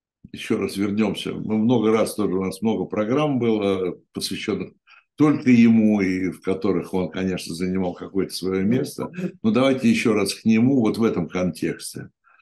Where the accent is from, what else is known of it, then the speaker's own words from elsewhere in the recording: Moscow, Russia; now in Saint Petersburg, Russia; я как, ну, москвич, но переехавший в Петербург